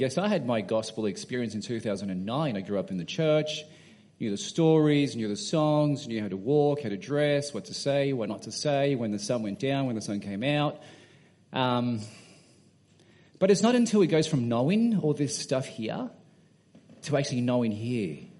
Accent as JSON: {"language": "English", "town": "Sydney", "region": "New South Wales", "country": "Australia", "said": "Just because I'm from Sydney"}